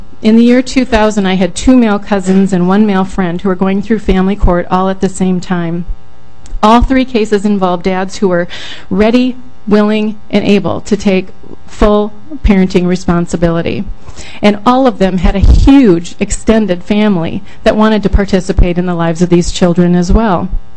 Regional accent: Willmar, Minnesota, United States; now in St. Paul, United States; I am originally from Willmar, Minnesota.

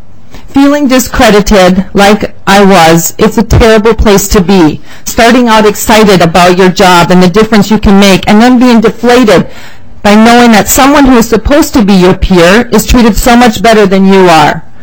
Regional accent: Minnetonka, Minnesota, United States; now in Norway; I grew up in Hopkins, Minnetonka, Minnesota, and went to Hopkins Lindbergh High School.

